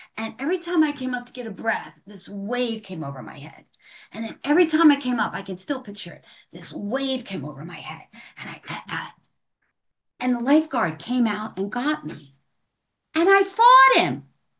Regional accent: Maryland, United States; And we were in Ocean City, Maryland. I'm originally from Maryland, at the beach.

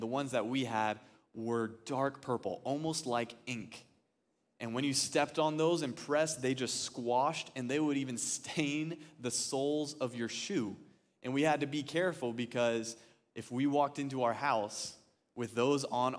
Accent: California, United States; I grew up in California, and in our front yard with that Mediterranean climate, we had an olive tree that looked just like those.

